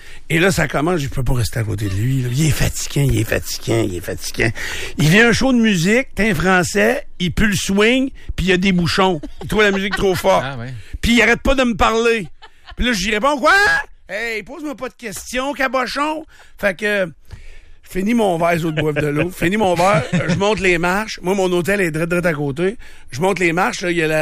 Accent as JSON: {"language": "French", "country": "Canada", "said": "Ah ouais, tu viens d'où? From Canada."}